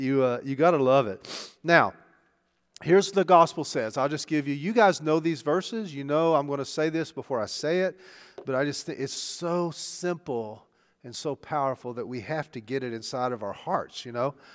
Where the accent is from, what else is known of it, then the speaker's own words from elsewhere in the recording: Arkansas, United States; Okay, just because we're from Arkansas, we don't do sheep.